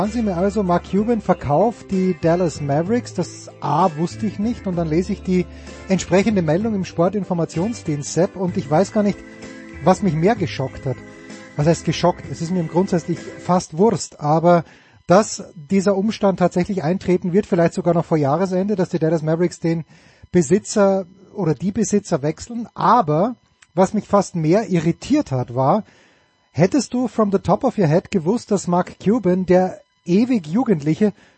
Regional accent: Austria; wir Österreicher

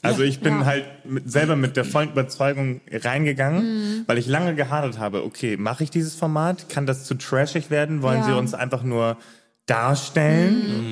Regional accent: Hamburg, Germany; now in Cologne, Germany; ich bin ja gebürtiger Hamburger und bin erst Ende 2018 nach NRW, nach Köln gezogen

